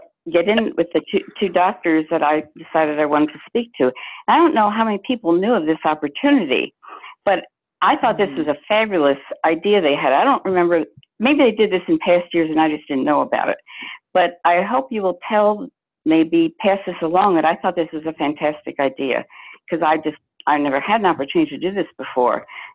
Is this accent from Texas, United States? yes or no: no; Philadelphia, Pennsylvania, United States; I'm from the Philadelphia area.